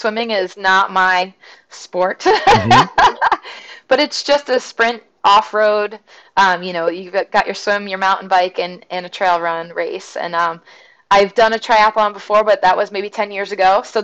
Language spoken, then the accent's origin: English; Vermont, United States; now in South Carolina, United States; born and raised New Englander. I'm from Vermont. We have maybe garter snakes. That's it. And you rarely would see them. It's just too cold up there. So when I first moved down here to South Carolina